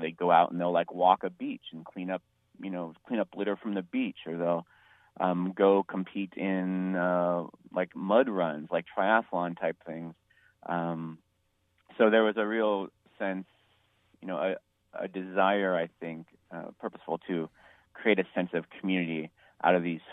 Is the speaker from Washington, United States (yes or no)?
no; Cupertino, California, United States; I'm from Cupertino in San Jose, which is where Nathan's from. I went to a school that was pretty diverse.